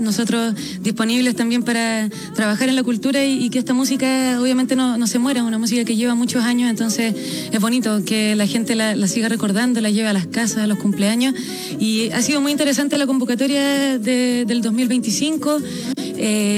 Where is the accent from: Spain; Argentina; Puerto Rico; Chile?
Chile; Punta Arenas, Magallanes; now in Santiago, Chile; Yo soy de Punta Arenas, vivo hace un par de años acá en Santiago